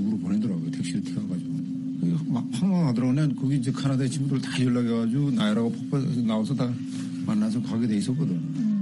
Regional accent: North Korea; 내 고향의 이름을 따서 그래서 우리 탈북자들이나 우리 북경 와서 내가 들려와가지고 우리 회사 와가지고

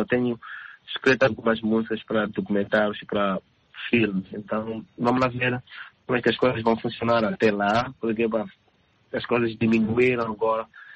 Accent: Mozambique; now in Helsinki, Finland; Eu e o Nelo e o Zildo, somos moçambicanos. Eu estou vivendo aqui em Helsinki, o Zildo está vivendo em Dinamarca e o Nelo está vivendo em Zurique.

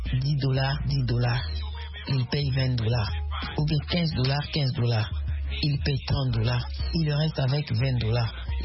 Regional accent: DR Congo; Ici chez nous en Afrique. Si vous voyez aujourd'hui, nous avons le problème de délinquance par-ci par-là, comme chez moi en RDC, on parle de bandits, communément appelés Kuluna

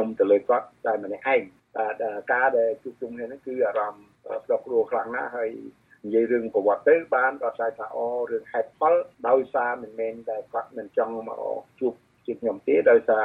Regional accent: Battambang, Cambodia; ខ្ញុំអ្នកបាត់ដំបង

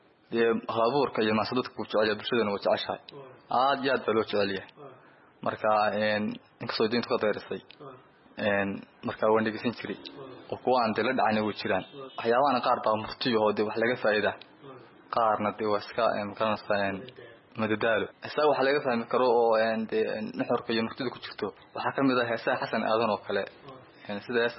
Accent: Caruul, Sool, Somalia; born there; waxaan ku dhashay deegaanka caruul ee gobolka Sool.

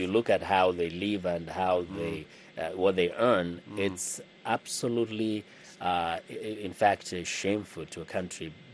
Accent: Kenya; I come from Kenya

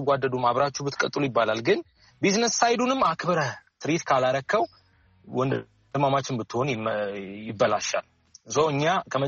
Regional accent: Addis Ababa, Ethiopia; ሳድግ የበላው እየጠጣ ያደግኩት ይሄንን ኢንቫይሮንመንት ነው፣ ይሄንን ምልከታ ነው። ይሄንን ፒያሳ ውስጥ የሆነ አይደንቲቲ እኔ ላይ እየተሰራ ነው።

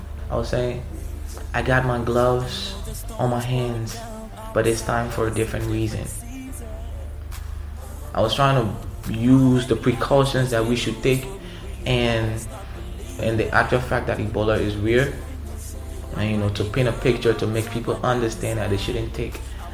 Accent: Liberia; from Liberia, an artist, musician, producer, songwriter.

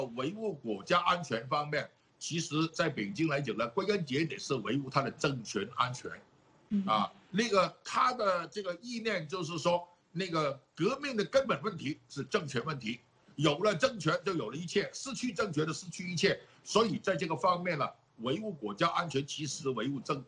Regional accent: Hong Kong; 那才是我们香港人最关注的问题

